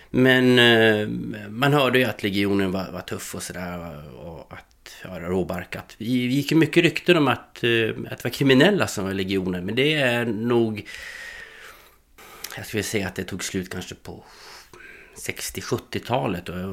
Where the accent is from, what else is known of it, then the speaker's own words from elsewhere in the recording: Västerås, Västmanland County, Sweden; moved away as an adult; now in France; Jag är född och uppväxt i Västerås fram till 24 års ålder. Där jag tog en enkel biljett till Paris 1994.